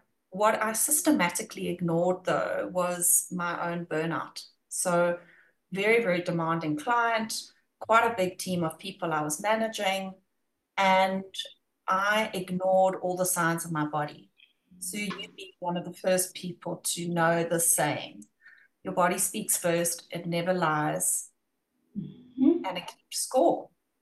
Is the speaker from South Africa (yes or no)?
yes; South Africa; also born or lived in United Kingdom; decided to take a gap year in the UK, as many people do, being South African, and landed up living there for 4 years working in investment banking.